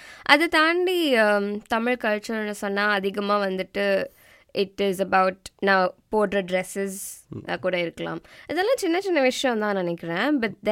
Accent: Sri Lanka; நானும் ஸ்ரீலங்கன் தான்.

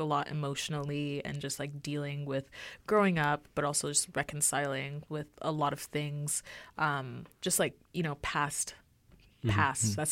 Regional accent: Montreal, Quebec, Canada; also born or lived in Nigeria; I've lived in a lot of different cities in Canada, but Montreal is definitely my hometown, and it's where I spent the majority of my life.

